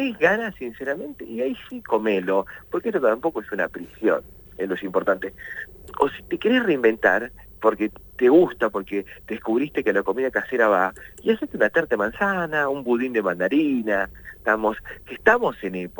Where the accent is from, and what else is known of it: Argentina